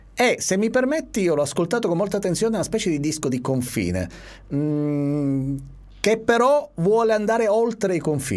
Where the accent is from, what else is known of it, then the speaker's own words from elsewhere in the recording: Palermo, Sicily, Italy; non solo è dalle mie parti a Palermo